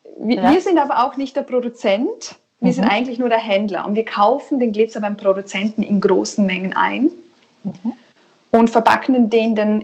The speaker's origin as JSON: {"language": "German", "country": "Austria", "said": "wir sind eigentlich Österreicher."}